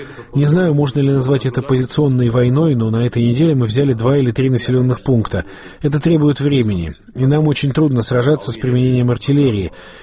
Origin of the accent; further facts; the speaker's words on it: Georgia; Russian is a second language; И я не скрываю, что я грузин